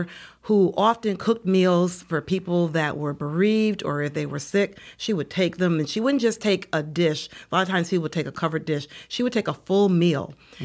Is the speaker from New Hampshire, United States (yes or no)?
no; Albany, New York, United States; born there; also born or lived in Nashville, United States; I was born in Albany, New York.